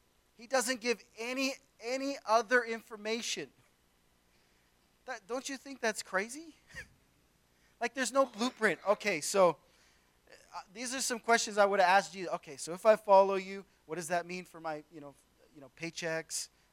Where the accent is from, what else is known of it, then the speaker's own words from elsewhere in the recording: Canada; moved away as an adult; now in Australia; My wife and I are originally from Canada. We moved over here in 2005